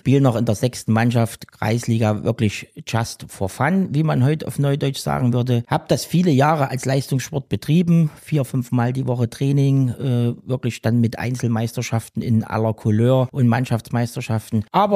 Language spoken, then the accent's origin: German; Gera, Thuringia, Germany; Also, ich bin 1981 in Gera geboren und bis heute auch wohnhaft in Gera. Ja, eine wunderschöne Kindheit, sage ich mal, in Gera verbracht zu DDR-Zeiten